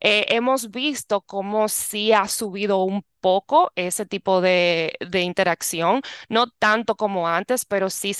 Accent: Dominican Republic; also born or lived in New York, United States; yo soy dominicana. Yo soy dominicana. Yo nací en Nueva York, pero me crié en la República Dominicana.

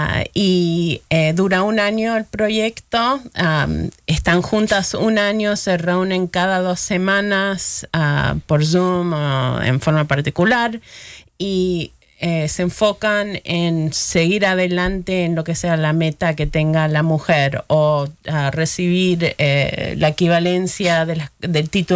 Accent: New York, United States; accent: Argentine; Bueno, mis padres son argentinos y yo me crié acá en New York

